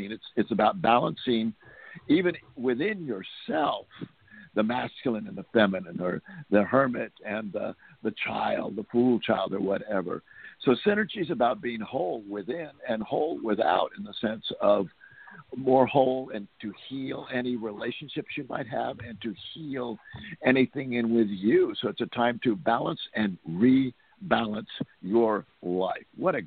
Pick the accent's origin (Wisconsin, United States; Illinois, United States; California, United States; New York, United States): California, United States; Los Gatos; I grew up in Los Gatos, which is South Bay.